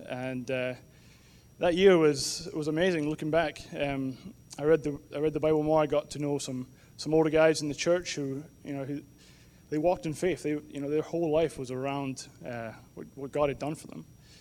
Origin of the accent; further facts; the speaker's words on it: Edinburgh, Scotland, United Kingdom; I'm from Edinburgh in Scotland, where I was born and raised. I was born into a Christian home.